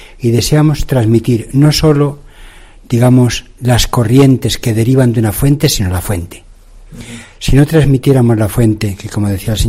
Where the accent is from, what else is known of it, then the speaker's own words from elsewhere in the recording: Ávila, Castile and León, Spain; yo soy de Ávila